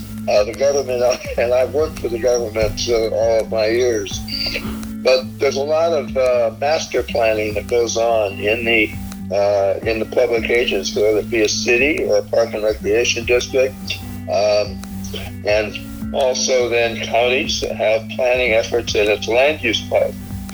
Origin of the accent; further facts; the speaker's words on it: Auburn, United States; I was born and raised in Auburn, and wow, the regional park was never even thought of.